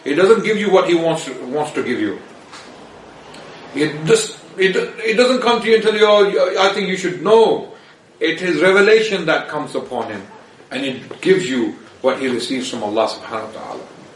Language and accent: English; Pakistan; Only I am from Pakistan?